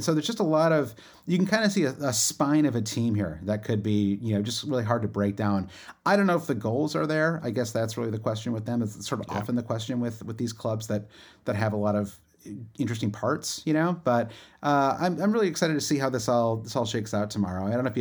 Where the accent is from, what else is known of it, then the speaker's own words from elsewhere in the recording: Michigan, United States; you and I grew up in Michigan. We often go without Son for several months in the winter